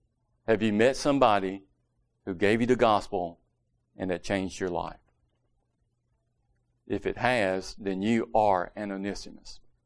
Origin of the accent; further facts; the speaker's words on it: Reidsville, North Carolina, United States; accent: southern; I took it as a derogatory because of my southern slow accent, and it's not clean, and it's not sophisticated. And I was like, no, I'm from Reedsville with a hard V.